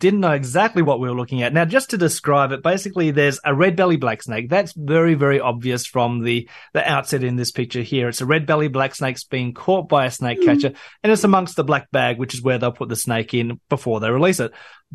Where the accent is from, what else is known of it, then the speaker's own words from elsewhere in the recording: Adelaide, South Australia, Australia; And even back in my hometown of Adelaide, my parents' dogs have actually killed snakes because they are just curious.